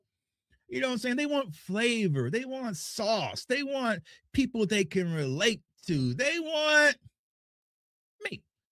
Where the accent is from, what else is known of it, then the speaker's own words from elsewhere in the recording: Wichita, Kansas, United States; He's from Derby. I'm from Wichita. You know what I'm saying? We ain't grow up together.